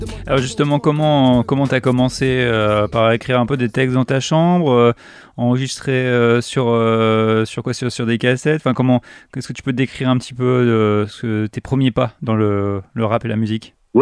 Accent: Hauts-de-France, France; Je suis originaire de la Somme.

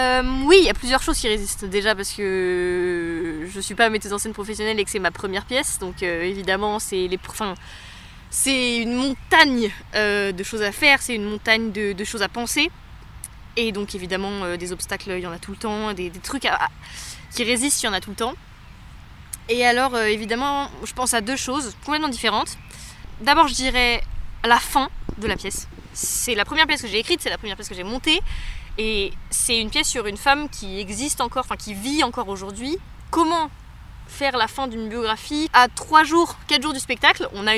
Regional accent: France; c'est le rapport en tant que Française avec le pays que je représente dans le spectacle, qui est la Côte d'Ivoire. J'ai jamais mis les pieds en Côte d'Ivoire, j'ai jamais mis les pieds en Afrique, tout court.

